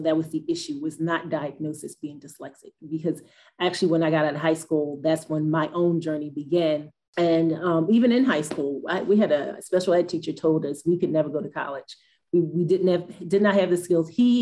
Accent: Philadelphia, Pennsylvania, United States; That experience was extremely challenging

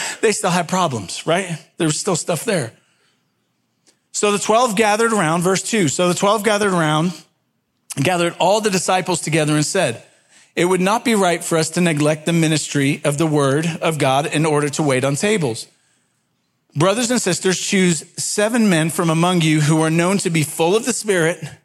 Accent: England, United Kingdom; I grew up in England where there's more sheep than people.

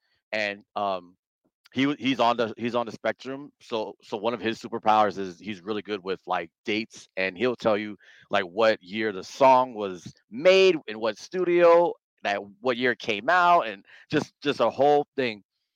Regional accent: San Antonio, Texas, United States; So with that being said, growing up in San Antonio, as you know, whether I'm black and Mexican or not, they're going to see me as black people, as a black person.

